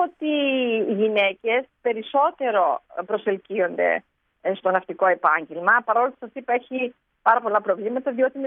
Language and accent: Greek; Sitia, Crete, Greece; Κατάγομαι από τη Σιτία Κρήτης.